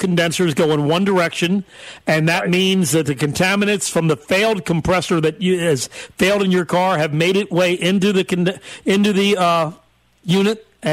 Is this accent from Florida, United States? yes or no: yes; Florida, United States; It was hot, but, hey, I'm from Florida. I like hot.